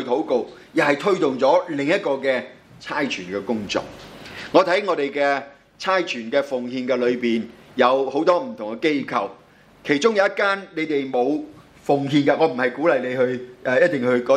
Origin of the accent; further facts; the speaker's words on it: Hong Kong; also born or lived in Mainland China; 我是大陆出世香港长大，所以我拿的是叫做身份证明书。